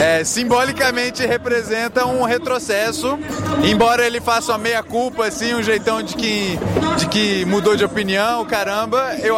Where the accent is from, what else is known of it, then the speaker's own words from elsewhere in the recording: Brasília, Federal District, Brazil; Sou de Brasília, então conheci uma versão brasiliense dessa luta